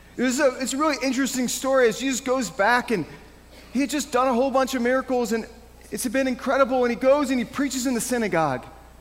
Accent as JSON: {"language": "English", "town": "St. Louis", "region": "Missouri", "country": "United States", "tie": "born or raised there", "also_born_or_lived": "Cincinnati, United States / Atlanta, United States", "said": "I was born in Cincinnati, Ohio, and I lived there for a whole 6 months, and then I moved to Atlanta. And I lived on Delk Road for a whole 18 months. Then I moved to St. Louis with my family, because I'm still 2 years old. And we lived there for 12 years"}